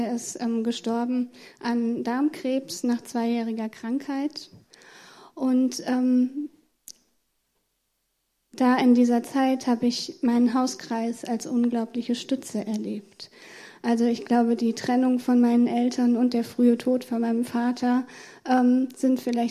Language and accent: German; Sindlingen, Hesse, Germany; ich bin in Sindlingen aufgewachsen. Da war ich in der katholischen Gemeinde, weil meinen Eltern die besser gefallen hat damals. Mein Vater katholisch, meine Mutter evangelisch.